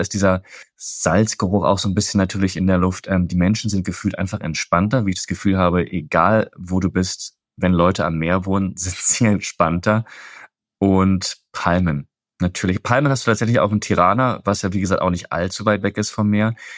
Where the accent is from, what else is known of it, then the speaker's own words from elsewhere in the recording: Germany; Es ist ein bisschen gewöhnungsbedürftig, gerade für uns als Deutsche, weil ne, man weiß einfach, wann der Bus fährt oder man weiß es nicht.